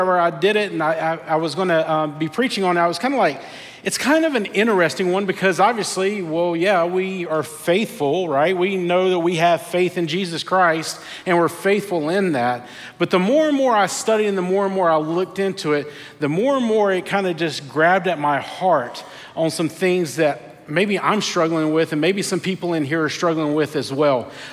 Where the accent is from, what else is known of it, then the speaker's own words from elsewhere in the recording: North Carolina, United States; I'm born and raised in North Carolina. I'm a Tar Heel fan.